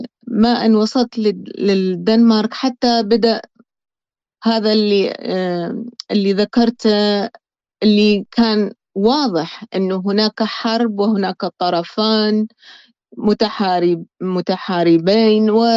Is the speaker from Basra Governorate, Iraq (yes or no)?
yes; Basra, Basra Governorate, Iraq; also born or lived in Baghdad / Amman; now in Copenhagen, Denmark; فإحنا طلعنا من البصرة إلى بغداد لفترة، ومن فترة ومن بغداد إلى عمان، واستقرينا لفترة،